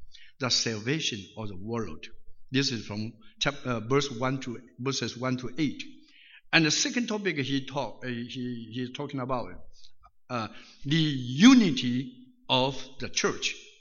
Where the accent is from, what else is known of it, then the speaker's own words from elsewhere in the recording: Taiwan; I returned to Taiwan, my hometown, there to preach gospel.